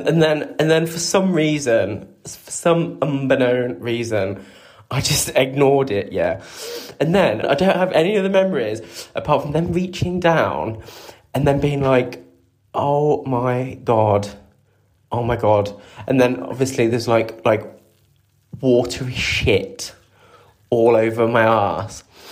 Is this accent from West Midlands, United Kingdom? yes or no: yes; Coventry, West Midlands, United Kingdom; When I was about 15 years old, I was still living in Cov, my hometown, and I went to a house party.